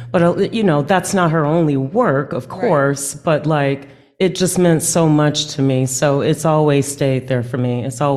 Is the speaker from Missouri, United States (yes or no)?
no; Illinois, United States; So I grew up on Garfield and State. That's the main intersection. So that is the end of, at that time, that was the very end of where a long stretch of housing projects from Cermak, 22nd Street, all the way down to 55th, to the Boulevard, okay?